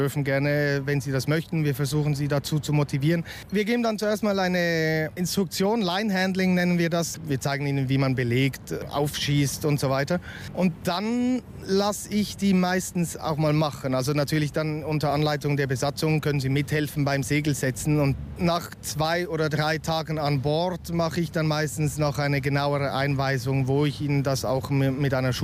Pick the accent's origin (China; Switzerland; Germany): Switzerland; Kapitän der Eye of the Wind. Ich komme aus der Schweiz